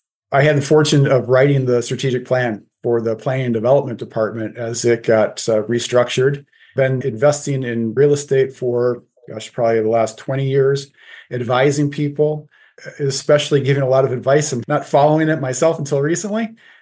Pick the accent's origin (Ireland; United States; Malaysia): United States; Detroit, Michigan; So I grew up in the Metro Detroit area, did my undergrad there at the University of Detroit Mercy